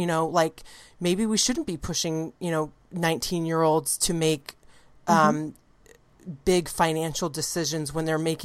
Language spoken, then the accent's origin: English; Washington, United States; And then I grew up in the Pacific Northwest.